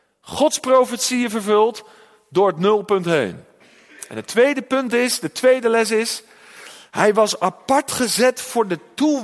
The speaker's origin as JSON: {"language": "Dutch", "region": "South Holland", "country": "Netherlands", "tie": "born or raised there", "said": "Ik ben in het Westland opgegroeid"}